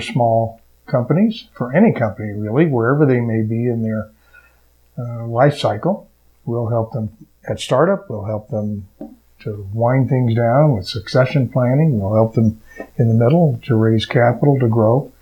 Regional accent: California, United States; moved away as an adult; I am a refugee from California. I moved here over 15 years ago and came to start a second career teaching.

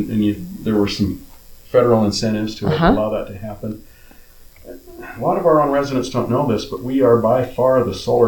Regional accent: Cedar City, Utah, United States; if I tell people I'm from Cedar City, Iron County, they know

